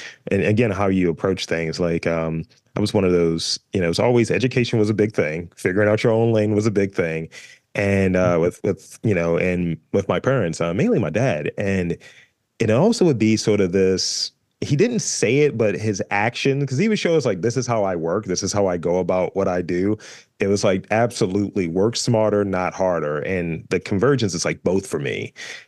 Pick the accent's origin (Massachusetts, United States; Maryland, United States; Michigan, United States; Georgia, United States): Maryland, United States; Baltimore; Like, I'm from Baltimore, and there is definitely this DIY scene and just a figuring it out, a sort of blue collar energy